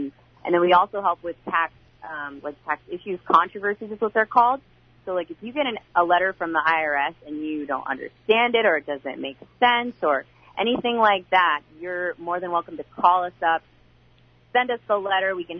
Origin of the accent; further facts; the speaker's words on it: Alaska, United States; I'm from Alaska, and I've been working for ABDC for over 10 years